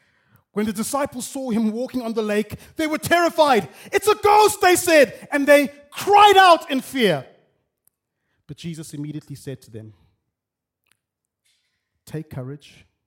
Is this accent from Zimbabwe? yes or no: yes; Bulawayo, Zimbabwe; We said, "Hi … we are from Bulawayo in Zimbabwe,"